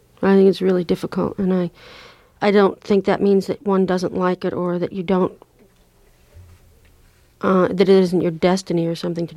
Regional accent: Illinois, United States; also born or lived in Florida; I lived in Illinois when I was a kid, grown up in a rural area, and then I lived in Florida for a while, various cities. I came directly from Tallahassee

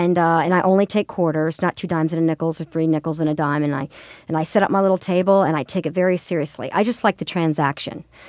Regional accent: the South, United States; I grew up in the South and there were these hospitality shows that I was obsessed with.

